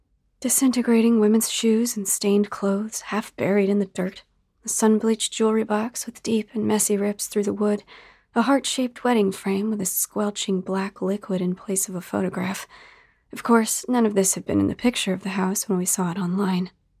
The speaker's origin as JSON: {"language": "English", "region": "Midwest", "country": "United States", "tie": "born there", "said": "I was born in the Midwest and still at times found life in the city to be overwhelming, not to mention expensive, considering our inconsistent paychecks."}